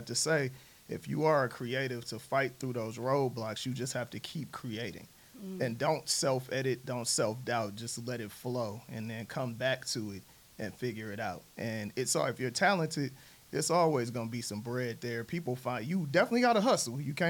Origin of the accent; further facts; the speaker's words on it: Oakland, California, United States; from California, where I'm from. He's from Richmond, I'm from Oakland.